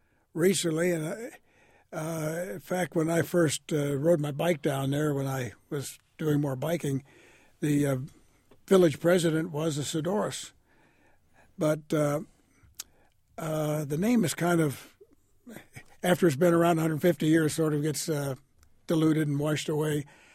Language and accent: English; Urbana, Illinois, United States; born there; I was born in Urbana at Carl Hospital.